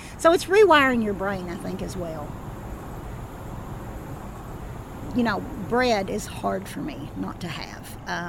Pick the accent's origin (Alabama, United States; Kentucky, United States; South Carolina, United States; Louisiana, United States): Kentucky, United States; Hazard; I was born and raised in Hazard, Kentucky. So I've lived here my whole life